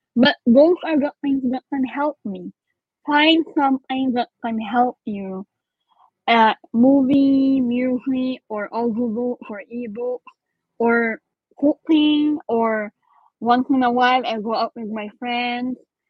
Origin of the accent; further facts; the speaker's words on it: Philippines; English is a second language; I love music, even if I'm not a good singer and I'm a Filipino.